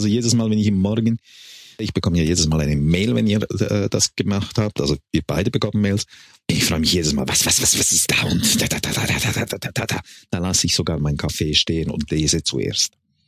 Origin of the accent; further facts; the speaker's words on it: Switzerland; Als Schweizer geben wir natürlich die Namen nicht bekannt